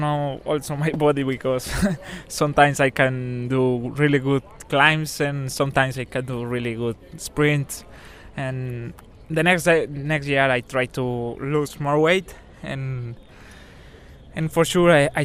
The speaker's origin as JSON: {"language": "English", "town": "Pacora", "region": "Caldas", "country": "Colombia", "second_language": "English", "lives_now": "La Ceja, Colombia", "said": "I'm from a small city in Caldas, it's Pacora, but I live in Antioquia and close to Medellin, in La Ceja."}